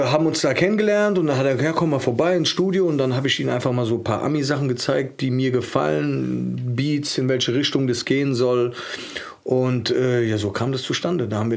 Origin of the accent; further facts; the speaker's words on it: Frankfurt, Hesse, Germany; ich bin aus Frankfurt-Sossenheim